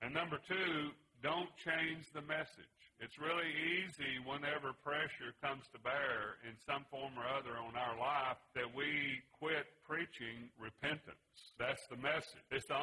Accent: Louisiana, United States; program on Sunday mornings on station KFNB in Faraday, Louisiana, about 6 miles from where I grew up on the Tensaw River.

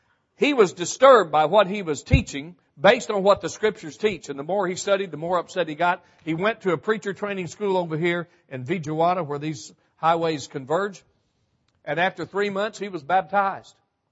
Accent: Texas, United States; now in Hamilton, United States; I said, I am from Texas, sir, but I have been, like Joseph in Egypt, exiled low these many years in Alabama. So I live in Hamilton

